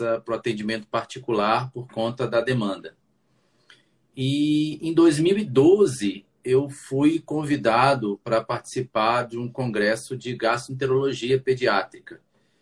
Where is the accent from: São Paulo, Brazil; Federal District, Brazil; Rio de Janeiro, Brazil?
Federal District, Brazil; Brasília; Então, eu sou de Brasília mesmo, nascido e criado aqui em Brasília.